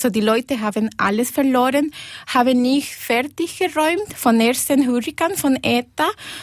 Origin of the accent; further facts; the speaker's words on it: Costa Rica; German is a second language; now in Liechtenstein; Ich komme aus Costa Rica und seit 10 Jahren wohne ich hier in Liechtenstein.